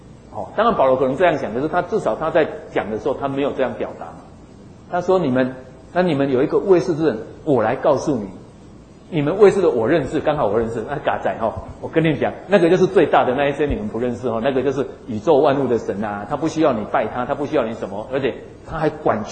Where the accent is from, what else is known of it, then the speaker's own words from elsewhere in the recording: Taiwan; 那这个其实华人不是也这样吗？我们台湾人不是也这样吗？